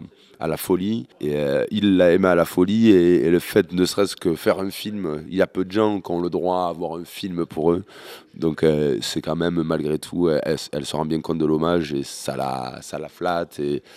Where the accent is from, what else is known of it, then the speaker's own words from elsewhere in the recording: Marseille, Provence-Alpes-Côte d'Azur, France; moved away as an adult; déjà parce que je suis Marseillais et que c'est une histoire mythologique à Marseille